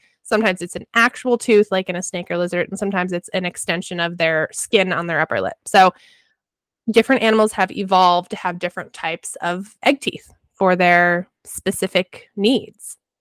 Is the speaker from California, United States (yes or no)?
no; Colorado, United States; a mate down in southern Colorado. We're from Colorado.